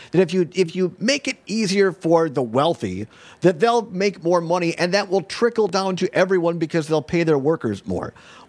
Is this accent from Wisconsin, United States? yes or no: yes; Richland Center, Wisconsin, United States; So we're going to get into this event in Richland Center, my hometown, back where I first started in radio at WRCO, WRCE.